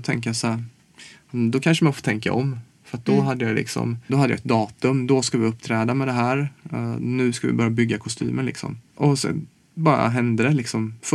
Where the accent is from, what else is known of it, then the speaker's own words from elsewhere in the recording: Småland, Sweden; vi åker ner till Småland ibland och hänger där jag kommer ifrån.